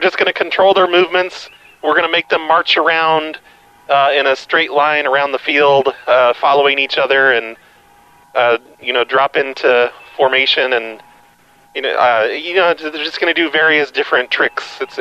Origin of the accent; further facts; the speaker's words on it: Leonard, Missouri, United States; I'm from Leonard, Missouri.